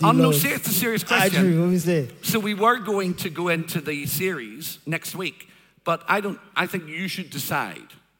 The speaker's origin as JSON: {"language": "English", "region": "Northern Ireland", "country": "United Kingdom", "said": "I come from Northern Ireland, right?"}